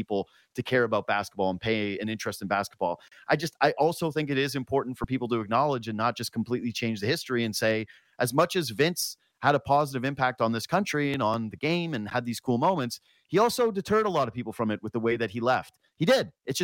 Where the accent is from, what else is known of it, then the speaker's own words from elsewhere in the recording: Canada; when I was growing up in Northwestern Canada in the 90s